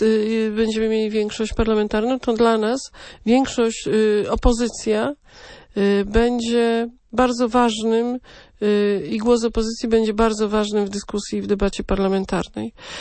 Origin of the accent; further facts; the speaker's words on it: Lesser Poland, Poland; łączy nas to, że jesteśmy też razem z Małopolski